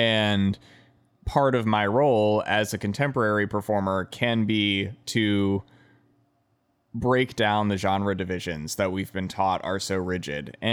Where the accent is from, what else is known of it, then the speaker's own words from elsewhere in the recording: Washington, District of Columbia, United States; So I grew up in Washington, D.C., and later on in my high school years, this festival was happening